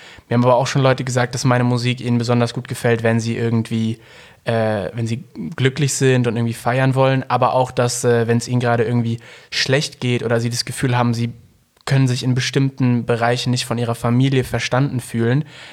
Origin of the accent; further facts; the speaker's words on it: North Rhine-Westphalia, Germany; ich komme aus dem Ruhrpott. Ich bin 21-jähriger Hip-Hop-Künstler